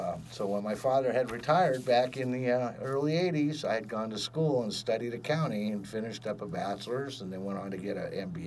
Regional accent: California, United States; So growing up in Orange County here

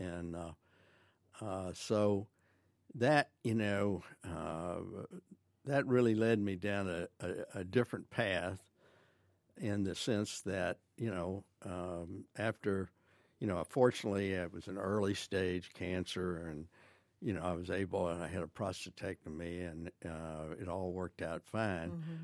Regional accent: Memphis, Tennessee, United States; I'm a native Memphian. I was really third generation growing up in this city.

